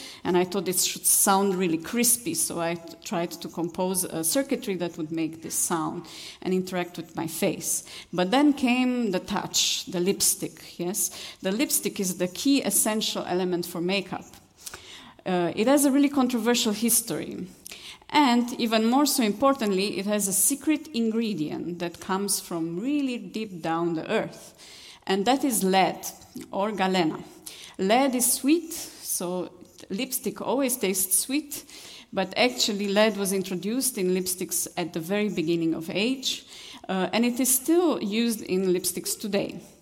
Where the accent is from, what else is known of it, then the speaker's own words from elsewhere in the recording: Romania; English is a second language; now in Berlin, Germany; So I grew up in Romania, and I started my career as an artist dancing ballet.